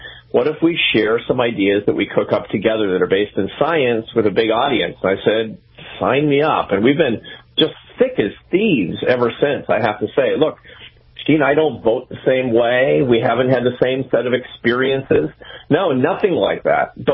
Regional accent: Seattle, Washington, United States; I grew up near you. I grew up in Seattle, Washington, you know, your hometown as well.

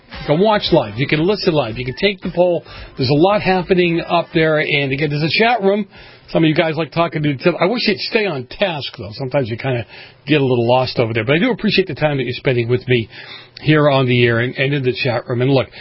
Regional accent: Boston, Massachusetts, United States; I grew up in Boston, and I grew up in the, you know, in the 70s when they had the blizzards there

